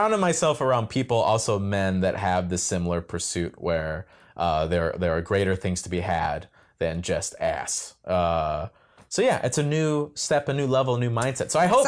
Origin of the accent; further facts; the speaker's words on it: Midwest, United States; I grew up in the Midwest, Catholic